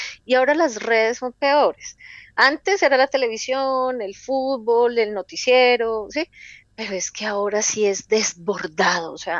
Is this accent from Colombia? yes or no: yes; Colombia; no logramos vernos como colombianos.